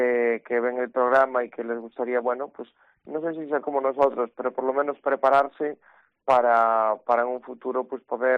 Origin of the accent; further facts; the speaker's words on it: Vilagarcía de Arousa, Galicia, Spain; cuando va de vacaciones y le preguntan, ay, ¿de dónde sois? Por la gente le dicen Vila García.